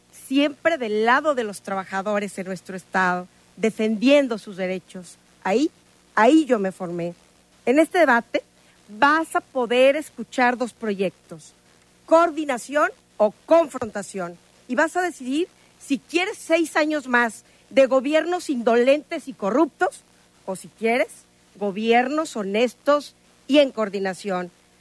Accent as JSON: {"language": "Spanish", "region": "Jalisco", "country": "Mexico", "said": "soy orgullosamente jalisciense, tengo sangre alteña, mis abuelos son de Yagualica. Soy la mayor de 7 hermanos"}